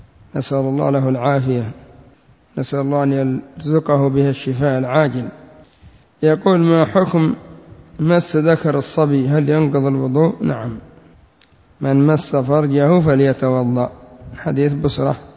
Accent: Yemen; عندنا في اليمن هذه الكلمة يراد بها أن فلان أحسن من فلان

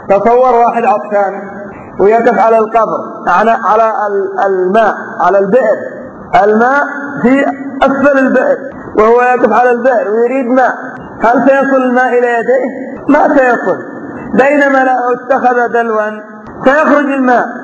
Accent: Yemen; عندنا في اليمن رجل مقبور اسمه ابن موسى أحمد بن العجيل

